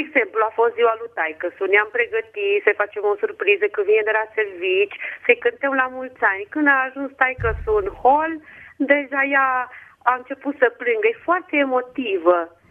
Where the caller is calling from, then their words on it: Hunedoara, Hunedoara County, Romania; Da, sunt o doamnă din Hunedoara.